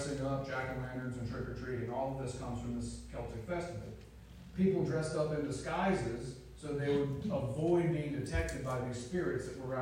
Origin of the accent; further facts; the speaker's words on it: United States; I grew up in America, in a small town. Halloween's very popular.